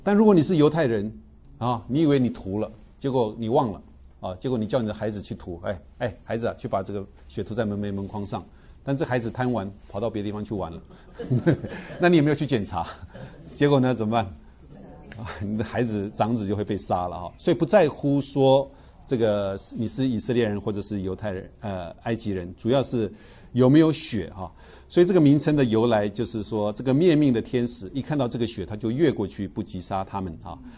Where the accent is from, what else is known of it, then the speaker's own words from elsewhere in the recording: China; 我中国人喜欢吃，特喜欢吃的